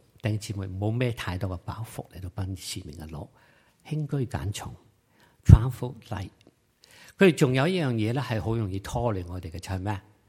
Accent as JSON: {"language": "Cantonese", "region": "Guangdong", "country": "China", "said": "咁咧，你知道啦，我哋中國人或者廣東人咧，係好細心嘅。"}